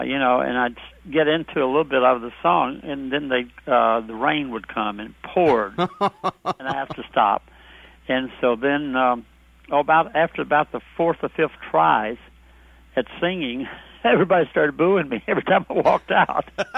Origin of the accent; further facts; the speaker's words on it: Alabama, United States; I said, "Well, I'm from Alabama."